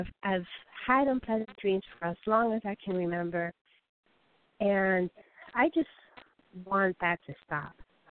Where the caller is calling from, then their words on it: North Carolina, United States; I'm calling from North Carolina.